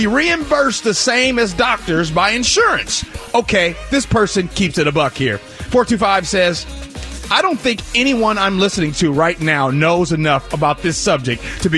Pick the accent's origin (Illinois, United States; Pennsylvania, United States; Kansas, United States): Illinois, United States; Chicago; As a kid growing up in Chicago, to listen to Harry Carey, it's amazing, man.